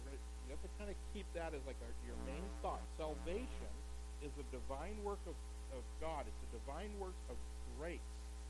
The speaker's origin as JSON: {"language": "English", "region": "California", "country": "United States", "tie": "born or raised there", "said": "I grew up in the Bay Area."}